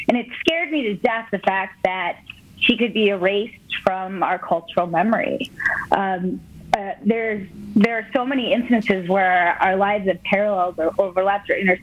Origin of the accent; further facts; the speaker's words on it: Milwaukee, Wisconsin, United States; moved away as an adult; So I grew up in Milwaukee, and then, I mean, I am curious to a fault.